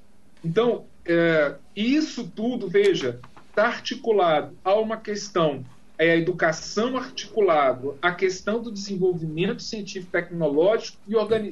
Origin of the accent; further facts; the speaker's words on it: Rio de Janeiro, Brazil; born there; also born or lived in Minas Gerais / Sergipe; Eu digo que eu nasci no Rio de Janeiro, me tornei mineiro por circunstância, né? E me tornei sergipano por opção.